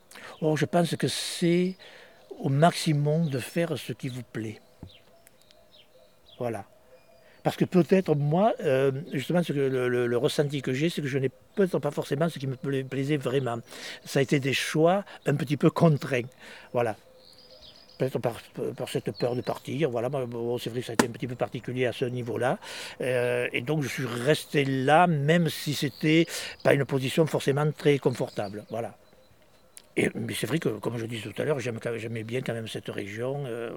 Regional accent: Florac, Occitanie, France; J'ai commencé ma vie ici, je suis né à Florac. Et donc après, j'habite un petit mas qui s'appelle Fombonne, qui est perdu là dans les alentours.

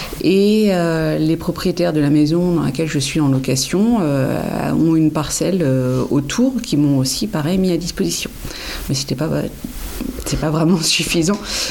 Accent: Normandy, France

